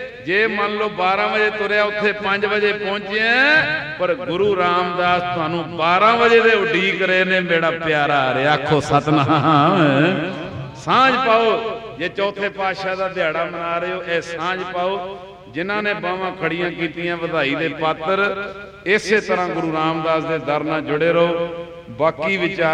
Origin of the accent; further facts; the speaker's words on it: Amritsar, Punjab, India; ਮੇਰੇ ਸਿਰ 'ਤੇ ਵੀ ਹੱਥ ਰੱਖੋ, ਮੈਂ ਤਾਂ ਅੰਮ੍ਰਿਤਸਰ ਦਾ ਹੀ ਹਾਂ।